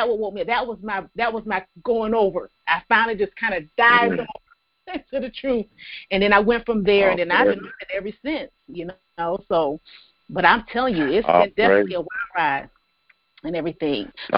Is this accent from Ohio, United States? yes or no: no; South Carolina, United States; And I grew up in South Carolina, from a little small town, South Carolina, that have a church literally on every corner